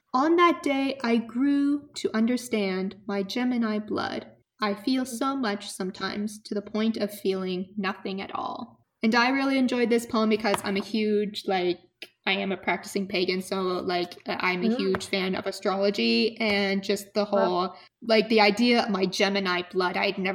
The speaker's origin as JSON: {"language": "English", "country": "United States", "said": "because though I'm American, I spent a great deal of time in the Middle East and in Turkey and in Arab countries"}